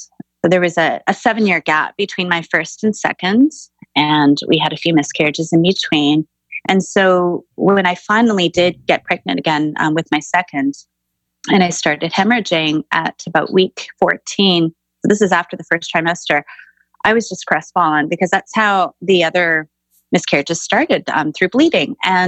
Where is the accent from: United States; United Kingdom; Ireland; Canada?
Canada; Vancouver, British Columbia; I grew up in Greater Vancouver in the 80s. So as a woman of color